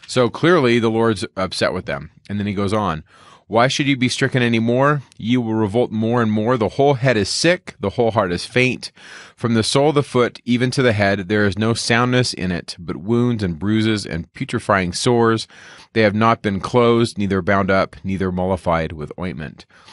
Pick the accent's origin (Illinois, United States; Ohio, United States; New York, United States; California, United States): California, United States; I grew up in California, and we saw some of these as workers would come in and work the harvest